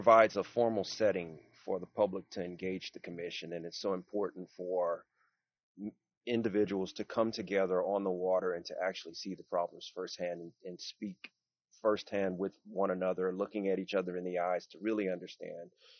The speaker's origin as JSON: {"language": "English", "town": "New Iberia", "region": "Louisiana", "country": "United States", "tie": "born or raised there", "lives_now": "Lafayette, United States", "said": "And I was born and raised in New Iberia, Louisiana, and I'm currently in Lafayette, Louisiana."}